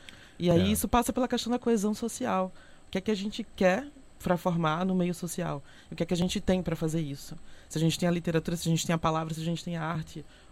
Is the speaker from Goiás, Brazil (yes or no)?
no; Pernambuco, Brazil; Venho de Pernambuco, Lá eu tenho o frevo, que é patrimônio histórico, cultural e material, né, de Pernambuco.